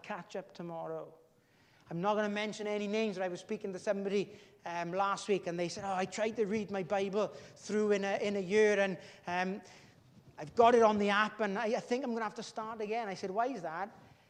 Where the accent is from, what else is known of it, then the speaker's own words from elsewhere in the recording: Wales, United Kingdom; You know, I'm from Llanfair Fadre. We didn't go up into the valleys, even though that's where Dad's family were from.